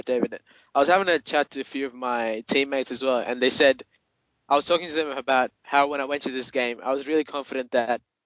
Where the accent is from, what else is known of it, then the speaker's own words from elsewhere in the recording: Australia; from Australia.